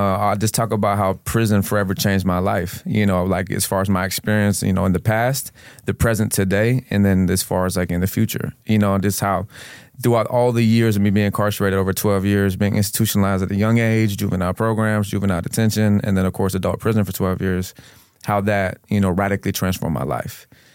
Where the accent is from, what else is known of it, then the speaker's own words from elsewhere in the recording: Florida, United States; also born or lived in Houston; No, I'm originally from Houston, man. But I mean, I was raised in Florida, Sarasota County. So I think my mom divorced my father when I was three and then took us to Florida.